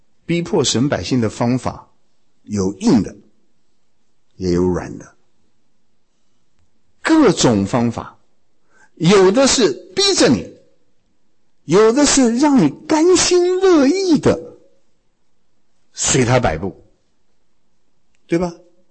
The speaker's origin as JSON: {"language": "Chinese", "country": "China", "said": "这个我们中国人可能体会要比别人还要深一点，因为我们以前穷啊。"}